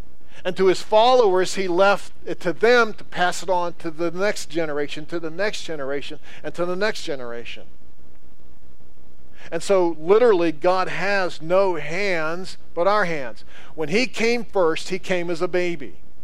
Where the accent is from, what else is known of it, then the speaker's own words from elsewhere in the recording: Pittsburgh, Pennsylvania, United States; Remember, I grew up in Pittsburgh. The closest thing we came to farming was going to the store and buying tomatoes.